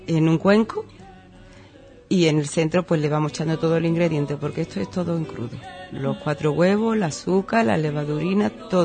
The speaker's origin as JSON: {"language": "Spanish", "region": "Melilla", "country": "Spain", "said": "Y es muy típico en mi tierra. Yo soy de Melilla"}